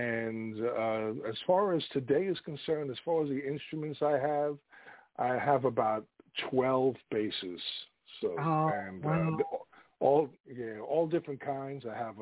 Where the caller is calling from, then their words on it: Virginia, United States; I am in Northern Virginia.